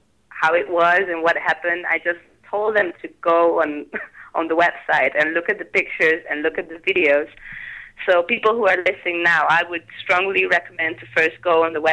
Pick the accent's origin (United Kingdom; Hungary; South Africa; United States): Hungary; Budapest; So I was born and raised in Budapest, and I'm a musician too.